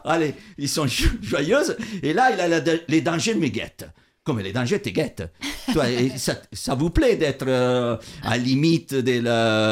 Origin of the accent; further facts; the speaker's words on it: Italy; je suis italien.